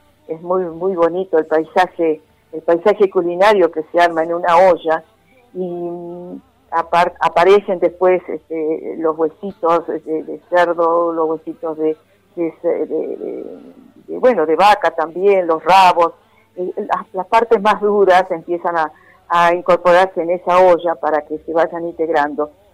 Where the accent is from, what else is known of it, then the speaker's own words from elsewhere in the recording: San Carlos, Salta, Argentina; En mi pueblo, por ejemplo, San Carlos, es un pueblo pegado a Cafayate.